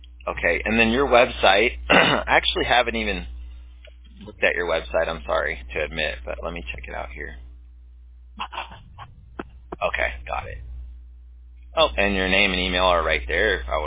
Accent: California, United States; My sister, I mean, we grew up in Southern California, so we were close to Hollywood.

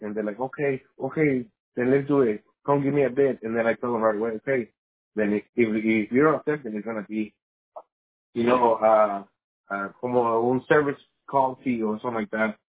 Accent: Mexicali, Baja California, Mexico; El nombre de la ciudad donde nací.

